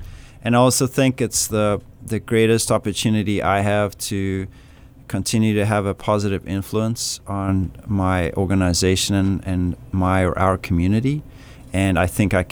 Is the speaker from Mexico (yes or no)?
no; East London, Eastern Cape, South Africa; Well, I was born and raised in South Africa, in the town called East London, which is in the southeast coast.